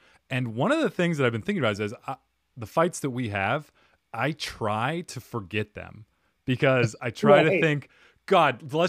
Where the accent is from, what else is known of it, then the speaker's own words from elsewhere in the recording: United States; she's Brazilian. I'm American. I speak Portuguese.